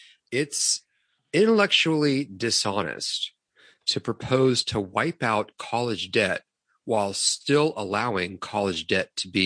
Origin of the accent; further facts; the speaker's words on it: Ireland; I'm Irish. What the fuck do you want? We drink and we fight.